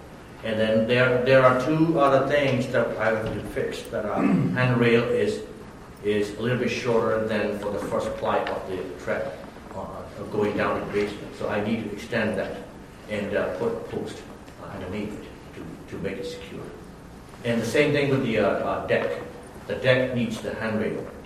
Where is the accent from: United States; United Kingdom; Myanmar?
Myanmar; English is a second language; I'm originally from Burma, Myanmar, which is called Myanmar also right now.